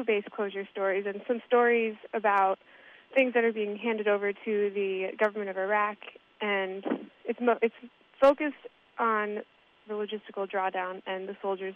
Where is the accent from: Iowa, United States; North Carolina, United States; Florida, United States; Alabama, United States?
Iowa, United States; West Des Moines; I was born and raised in West Des Moines.